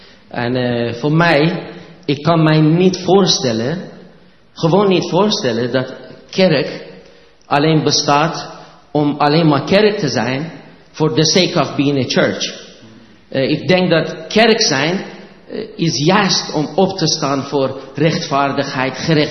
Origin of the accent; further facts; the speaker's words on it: Iran; Dutch is a second language; now in Netherlands; Ik kom zelf oorspronkelijk uit Perzië, 30 jaar geleden. Ik ben getrouwd met een Zuid-Koreaanse vrouw.